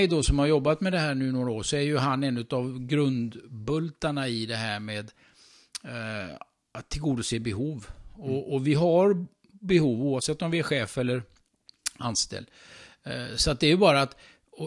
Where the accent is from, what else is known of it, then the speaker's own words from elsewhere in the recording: Karlstad, Värmland, Sweden; born there; moved away; also born or lived in Gothenburg; Nej, jag är faktiskt värmlänning. Jag är född här i Karlstad. Ja, men sen så var det så att familjen flyttade. Och jag hade inte så mycket att säga till på den tiden. Jag var ung. Och vi flyttade härifrån Karlstad.